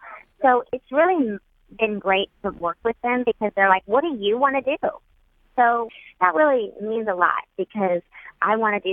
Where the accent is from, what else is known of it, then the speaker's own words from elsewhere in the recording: Oklahoma, United States; I grew up in Oklahoma. I grew up in the Bible Belt. I'm a Christian woman.